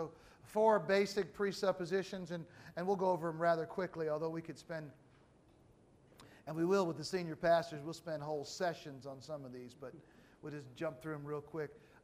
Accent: United States; now in Philippines; Living here in the Philippines the last year has helped me understand Americans and understand myself as an American so much more

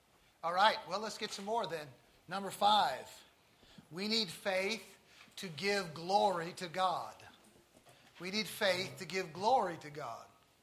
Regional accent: Collinsville, Illinois, United States; the public swimming pool in my hometown of Collinsville, Illinois, a small little town in the Midwest.

